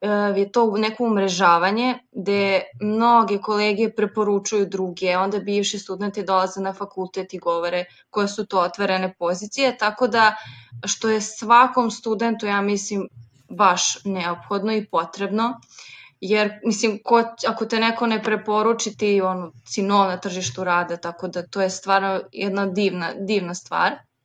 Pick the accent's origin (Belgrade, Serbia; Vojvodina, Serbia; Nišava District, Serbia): Belgrade, Serbia; živim i rođena sam u Beogradu